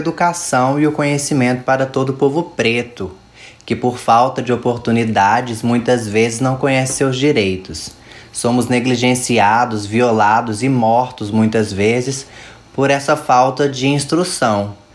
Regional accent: Belo Horizonte, Minas Gerais, Brazil; Nascido e criado em Belo Horizonte, com os pais separados durante a infância e juventude, eu comecei a trabalhar aos 13 anos de idade, ajudando a minha mãe com as costuras. Aos 16 anos, eu comecei a trabalhar numa lanchonete lá em Jaboticatubas, cidade onde eu morei por 4 anos.

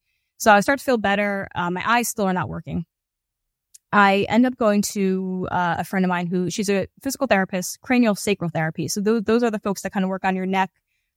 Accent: Newark, New Jersey, United States; I grew up in Newark. Like my parents are cops.

